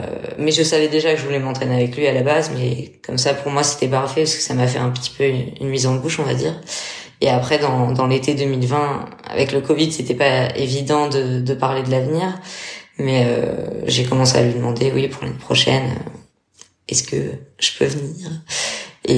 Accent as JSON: {"language": "French", "town": "Metz", "region": "Grand Est", "country": "France", "said": "je suis française, j'ai 25 ans, je suis originaire de Metz."}